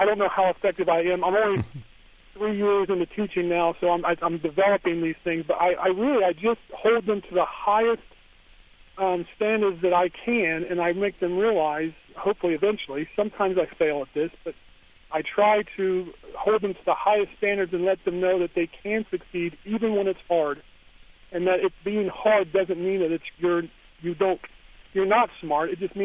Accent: Ohio, United States; born there; I was born in Southeast Ohio, and I think I first realized that I was being stereotyped as, you know, an Appalachian

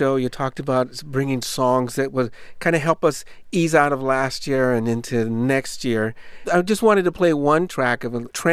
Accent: California, United States; Yeah, obviously, I'm from California.

